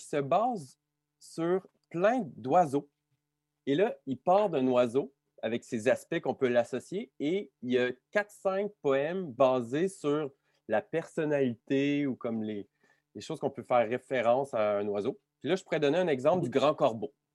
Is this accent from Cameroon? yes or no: no; Quebec City, Quebec, Canada; Là, je dois avouer à tout le monde, je viens de Québec.